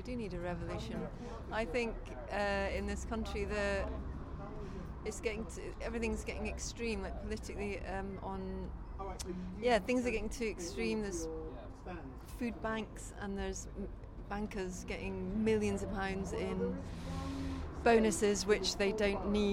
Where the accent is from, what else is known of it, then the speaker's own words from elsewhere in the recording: United Kingdom; we haven't had a revolution because we're British, and maybe we don't do revolution.